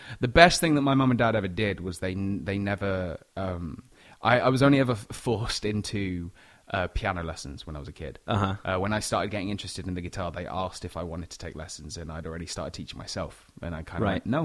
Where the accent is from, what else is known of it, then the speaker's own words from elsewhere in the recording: Little Chalfont, South East England, United Kingdom; I'm from a county called Buckinghamshire in a little village called Little Chalfont. Just outside of London.